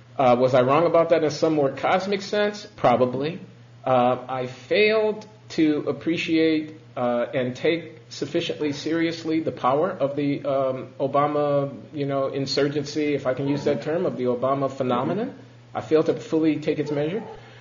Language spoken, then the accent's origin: English; Chicago, Illinois, United States; I'm from Chicago